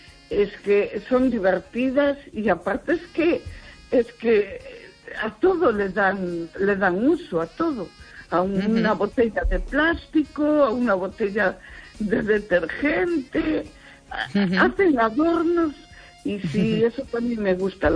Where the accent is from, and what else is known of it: Vigo, Galicia, Spain